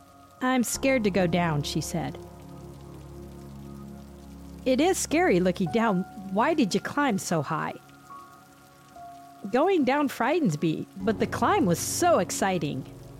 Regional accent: Iowa, United States; I recalled the day I took my kayak to Swan Lake, just outside my hometown in western Iowa.

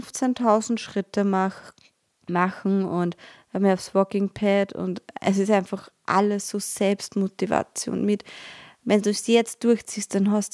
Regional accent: Austria; als Österreicherin

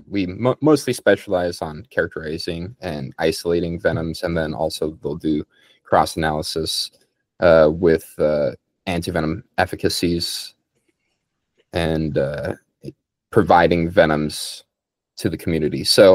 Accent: Colorado, United States; And I grew up in Colorado originally

